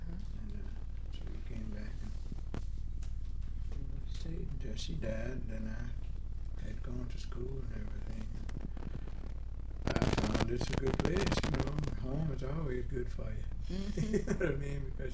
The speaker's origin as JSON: {"language": "English", "region": "New York", "country": "United States", "tie": "born or raised there", "also_born_or_lived": "Pensacola", "said": "Well, I was born here in Pensacola, yes, but I was reared in New York. For about 18 years, we lived there."}